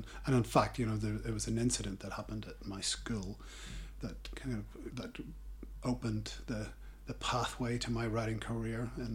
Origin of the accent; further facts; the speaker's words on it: Belfast, Northern Ireland, United Kingdom; You know, I grew up in West Belfast on a street called Springfield Park